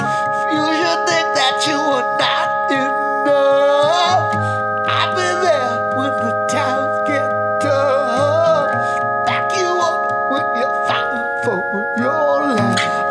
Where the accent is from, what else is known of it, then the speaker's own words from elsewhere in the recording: Brooklyn, New York, United States; my friend Saskia, who I know from growing up in Brooklyn, is a great filmmaker.